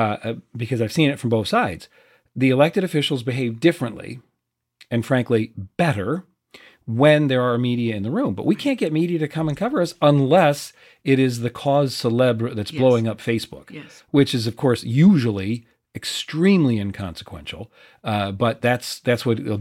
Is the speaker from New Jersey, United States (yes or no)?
no; Rock Island, Illinois, United States; I was an Argus kid. I grew up in Rock Island.